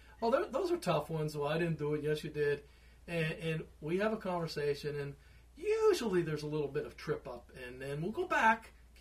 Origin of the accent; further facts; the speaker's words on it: Pittsburgh, Pennsylvania, United States; also born or lived in Prince William County; I grew up in Pittsburgh. It's changed up there in some respects.